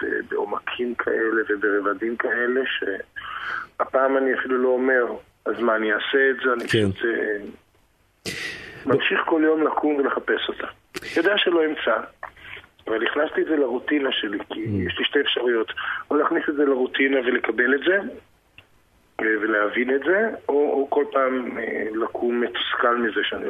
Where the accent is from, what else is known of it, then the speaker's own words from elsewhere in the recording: Haifa, Haifa District, Israel; הרי אני חיפאי, גאה.